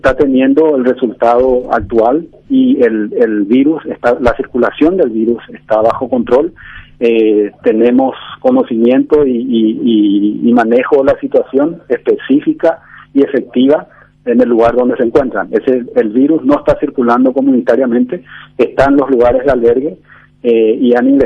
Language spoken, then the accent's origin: Spanish; Paraguay; como paraguayo